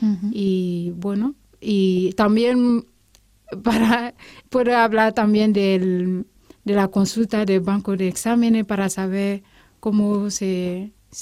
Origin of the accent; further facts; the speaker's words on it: Côte d’Ivoire; yo era secretaria judicial en mi país de origen